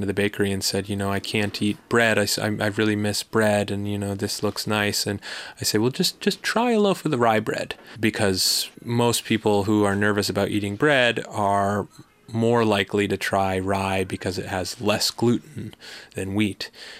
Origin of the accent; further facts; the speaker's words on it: Vermont, United States; My friend George, who I grew up with in Vermont, was backpacking through town